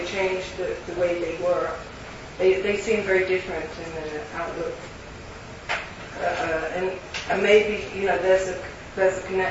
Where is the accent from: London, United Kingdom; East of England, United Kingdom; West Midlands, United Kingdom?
London, United Kingdom; moved away; I was brought up in London, and when I was young I saw the different communities, the Pakistani communities, the West Indian. And I left when I was quite young